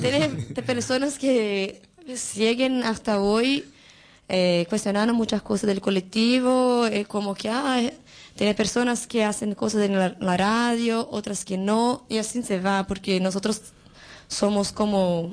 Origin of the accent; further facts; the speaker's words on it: Campinas, São Paulo, Brazil; Spanish is a second language; yo vengo de Campinas, que es una ciudad cerca de São Paulo. Como una hora de São Paulo. Y allá es una ciudad grande